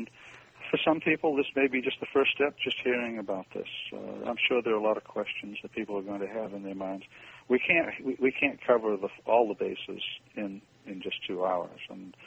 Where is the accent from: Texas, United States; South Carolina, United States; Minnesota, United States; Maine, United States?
Maine, United States; now in Graysville, United States; I'm from Maine, so I call it Route.